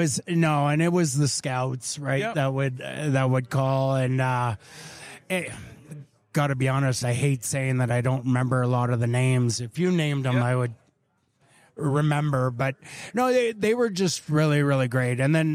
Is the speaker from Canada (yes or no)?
yes; Montreal, Quebec, Canada; It's in Montreal. It's my hometown.